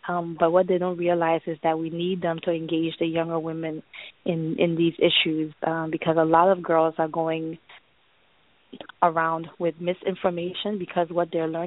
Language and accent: English; Liberia; now in Philadelphia, United States; I'm originally from Liberia. I've lived in Philadelphia for a long time now